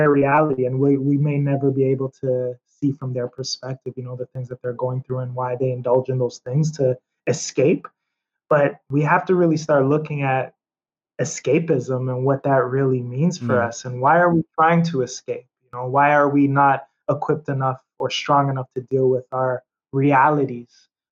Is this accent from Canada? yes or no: yes; Niagara Falls, Ontario, Canada; also born or lived in Toronto; I was born in Canada. Yeah, I was born in Toronto. My mother, she raised me in Niagara Falls. So we were born in Toronto, but she didn't want us to be raised in the city. So she moved us a bit out. And I grew up in my younger years in Niagara Falls